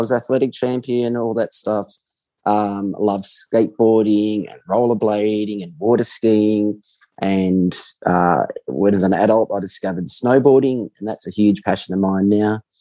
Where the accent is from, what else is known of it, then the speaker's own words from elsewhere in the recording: New South Wales, Australia; also born or lived in Melbourne; I grew up in New South Wales. I lived in Melbourne for 10 years during my 20s.